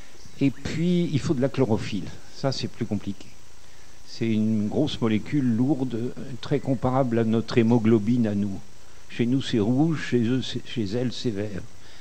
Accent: the Midi, France; Chez moi, dans le Midi, il y a une technique sur les oliviers.

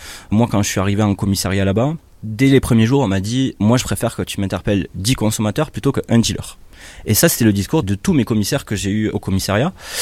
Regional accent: Carcassonne, Occitanie, France; J'ai 38 ans, je suis originaire de Carcassonne dans le sud de la France

